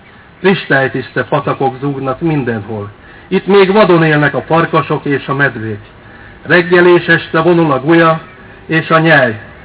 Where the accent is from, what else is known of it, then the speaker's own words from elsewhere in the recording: Hungary; A határ két oldalán két ország, de egy nép. Magyarok vagyunk, egy nemzet, és ezt meg kell őrizni